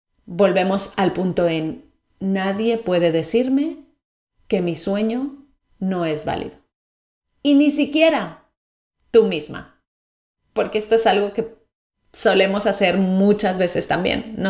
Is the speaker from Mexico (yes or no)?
yes; Mexico; accent: Mexican; Yo, por ejemplo, sé que soy mexicana, sé que tengo un acento distinto y no lo voy a cambiar.